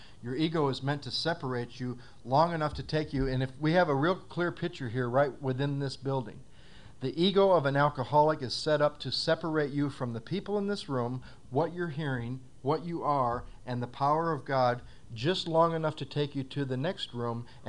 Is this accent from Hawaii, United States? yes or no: no; Battle Creek, Michigan, United States; a special honor to be asked to come to my hometown, where I was born, and where I lived for a while, until they didn't want me here anymore. I also shared today at the club that I'm from Battle Creek